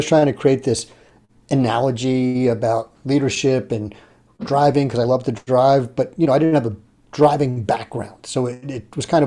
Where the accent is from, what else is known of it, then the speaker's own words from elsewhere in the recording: Philadelphia, Pennsylvania, United States; I'm from the Northeast.